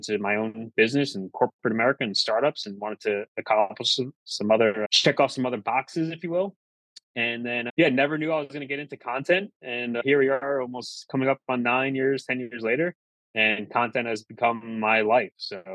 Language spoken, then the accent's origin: English; New York, United States; I'm originally from Rockin County, New York. I live now in Bergen County with my wife